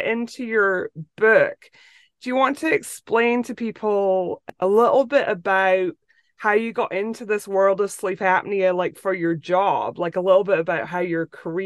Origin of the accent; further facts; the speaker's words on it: Scotland, United Kingdom; moved away as an adult; now in Florida, United States; I grew up in Scotland, and I met my husband in Scotland, and he's from Florida. And so that's how we moved to Florida, and I've lived here for 15 years.